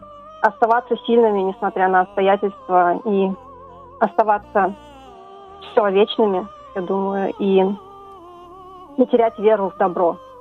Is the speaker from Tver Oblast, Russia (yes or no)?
no; Moscow, Russia; Я родом из Москвы. Никогда не была даже в Украине. И у меня нет там никаких родственников.